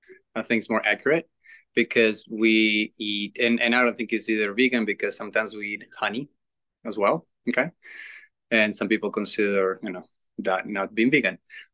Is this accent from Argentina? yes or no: yes; Argentina; English is a second language; I'm from Argentina, and I grew up eating red meat twice a day, every day. Okay, we have in Argentina more cows than people.